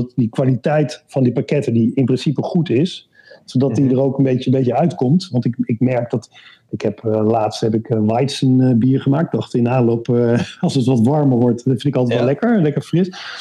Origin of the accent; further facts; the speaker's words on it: Bergen op Zoom, North Brabant, Netherlands; Ik ben geboren en getogen in Berg op Zoom. En vlakbij de Belgische grens.